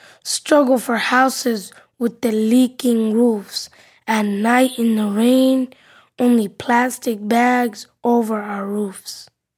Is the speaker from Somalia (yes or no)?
yes; Somalia; English is a second language; my poem's title is The Food of My Country, and I'm from Somalia.